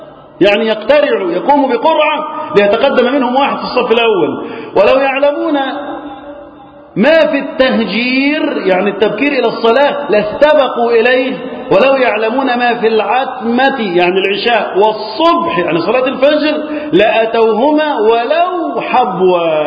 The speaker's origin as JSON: {"language": "Arabic", "country": "Egypt", "said": "اللهم احفظ بلدنا مصر وسائر بلاد المسلمين من الفتن."}